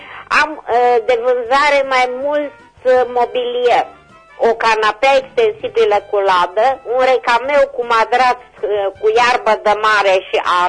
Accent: Timișoara, Timiș County, Romania; Sunt din Timișoara, doamnă

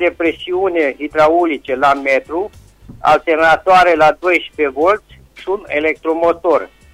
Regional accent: Răchita, Timiș County, Romania; sunt din Răchita, Timiș.

